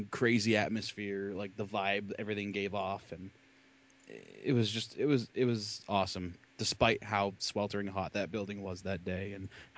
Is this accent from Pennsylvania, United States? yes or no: yes; Philadelphia, Pennsylvania, United States; My goal in life is to run a show in my hometown. It used to be Philadelphia, but, you know, that's not really an option anymore, which really sucks.